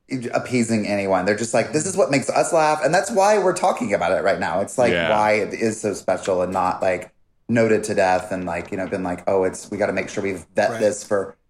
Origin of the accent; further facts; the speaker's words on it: North Carolina, United States; like growing up in North Carolina.